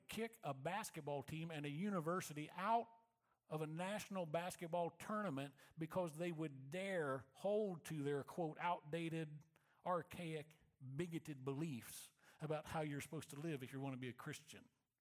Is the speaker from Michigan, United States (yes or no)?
no; Missouri, United States; I'm from Missouri. I mean, they don't call it the show me state for nothing.